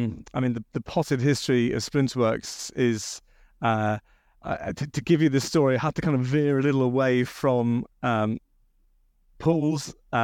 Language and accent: English; Bath, South West England, United Kingdom; I was born and bred in Bath